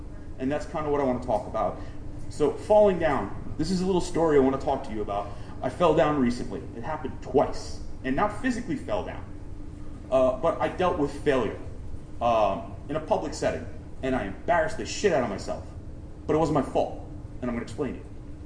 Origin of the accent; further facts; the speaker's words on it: New York, United States; So I said, all right, I'm from New York.